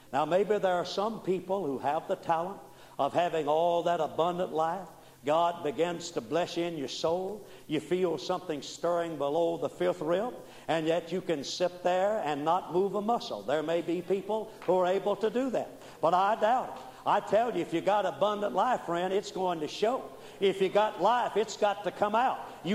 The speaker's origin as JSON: {"language": "English", "town": "Mobile", "region": "Alabama", "country": "United States", "tie": "born or raised there", "said": "I remember Brother Oral Roberts was in a tent revival in Mobile, my hometown."}